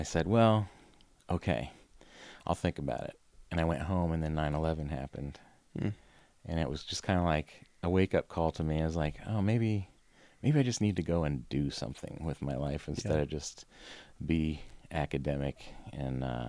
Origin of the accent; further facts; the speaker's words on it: Pennsylvania, United States; born there; also born or lived in Virginia / Madrid, Spain; I was born in Pennsylvania. We moved to Virginia.